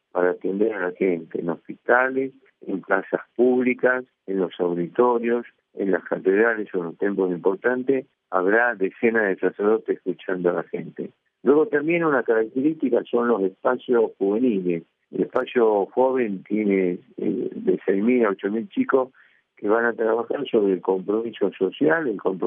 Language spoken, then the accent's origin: Spanish; Argentina; para nosotros como argentinos, tener un Papa argentino